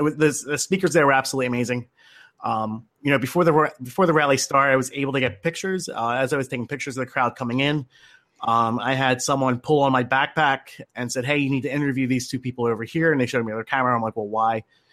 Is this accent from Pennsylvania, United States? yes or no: yes; Philadelphia, Pennsylvania, United States; and there wasn't that type of activism going on growing up in Philadelphia.